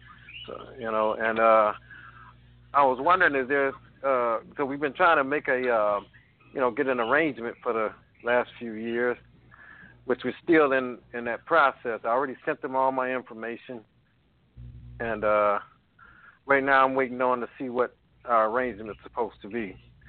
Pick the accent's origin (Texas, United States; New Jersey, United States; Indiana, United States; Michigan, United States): Michigan, United States; Detroit; Okay, I'm from Detroit.